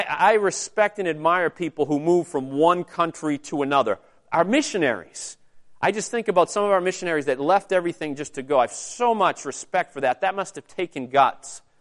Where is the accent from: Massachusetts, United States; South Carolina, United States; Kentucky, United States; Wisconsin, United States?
Massachusetts, United States; Braintree; And it was much closer to where I grew up in Braintree.